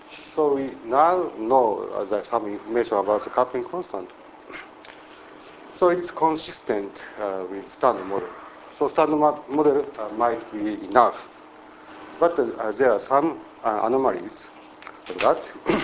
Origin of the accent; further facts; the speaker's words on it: Toyama, Japan; from University of Toyama. Toyama is located here in Japan. This is my country, and this is my town, and this is Tsubake.